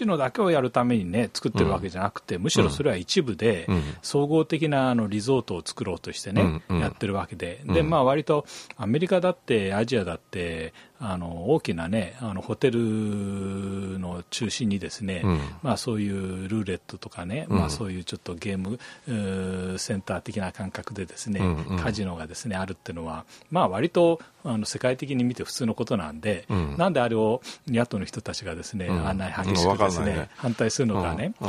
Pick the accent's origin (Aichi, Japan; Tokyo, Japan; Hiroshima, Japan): Tokyo, Japan; 僕は東京の生まれ東京育ちの人間だけど、大阪に親戚もいたんでですね